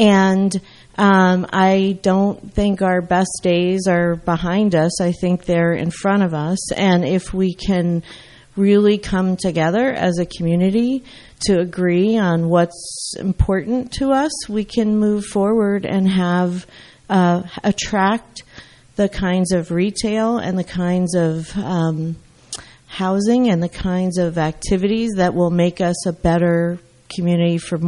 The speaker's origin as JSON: {"language": "English", "town": "Maplewood", "region": "New Jersey", "country": "United States", "tie": "born or raised there", "said": "Well, I really am a Jersey girl through and through. I grew up in Maplewood."}